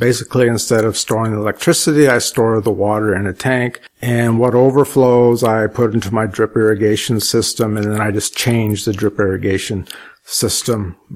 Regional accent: La Mesa, California, United States; also born or lived in Spring Valley; Well, I grew up in La Mesa and Spring Valley, and when I went to Monta Vista High School, I started exploring Southeast County

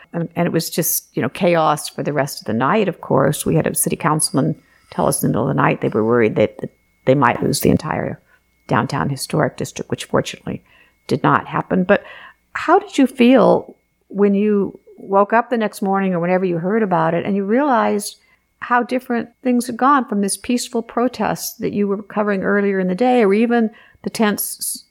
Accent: La Mesa, California, United States; La Mesa is my hometown.

